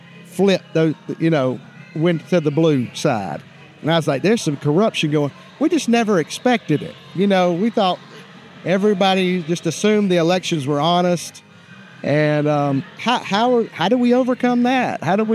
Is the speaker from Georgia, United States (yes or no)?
yes; Georgia, United States; Okay, I'm originally from Georgia. I got family. All my family's from Georgia